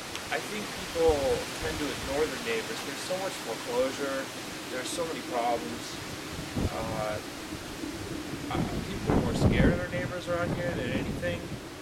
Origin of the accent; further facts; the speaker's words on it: Illinois, United States; now in Cleveland, United States; Now, actually, I'm not from Cleveland. I'm not from around here originally. I grew up in the Chicago area, and my wife grew up in California.